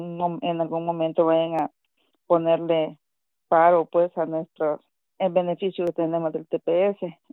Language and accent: Spanish; El Salvador; now in San Mateo, United States; Soy tepeciana, originaria de El Salvador.